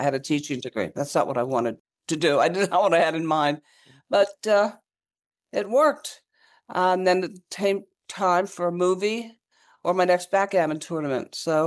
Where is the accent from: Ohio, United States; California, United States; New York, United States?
New York, United States; also born or lived in Miami / New Jersey; I was born in Miami, raised in New York and New Jersey, and my parents wouldn't let me leave home until I was 21. When I was 21, I moved back to Miami.